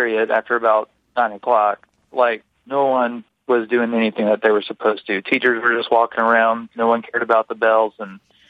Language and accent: English; Mississippi, United States; now in Columbia, United States; So I grew up in Mississippi, and I was in high school. I was 15 years old.